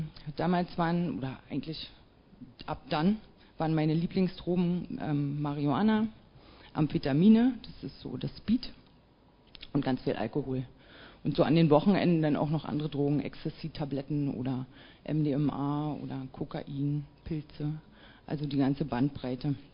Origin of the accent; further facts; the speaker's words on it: Potsdam, Brandenburg, Germany; born there; Also, geboren bin ich tatsächlich in Potsdam, also hier um die Ecke.